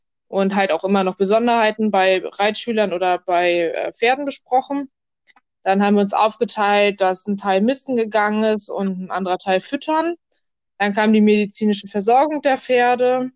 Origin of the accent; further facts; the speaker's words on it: Mecklenburg-Vorpommern, Germany; now in Lower Saxony, Germany; ich bin 23 Jahre alt und ja, ich komme aus MV. Wohne jetzt aber in Niedersachsen.